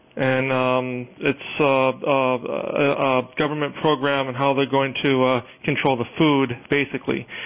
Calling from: Dearborn, Michigan, United States; Dearborn.

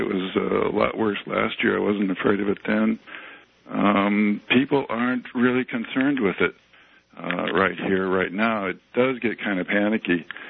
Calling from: Guangzhou, Guangdong, China; I'm actually calling from Guangzhou, which is where the SARS outbreak started

